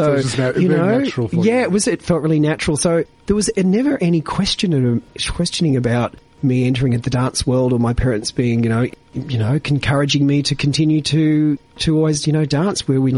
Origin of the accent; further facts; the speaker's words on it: Papua New Guinea; I was raised in Papua New Guinea.